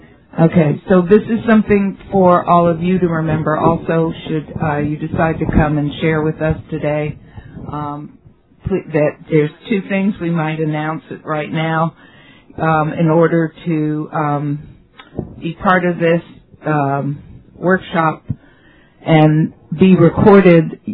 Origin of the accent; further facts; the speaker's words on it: New York City, New York, United States; now in Los Angeles, United States; I am from New York City. However, I live here in Los Angeles now.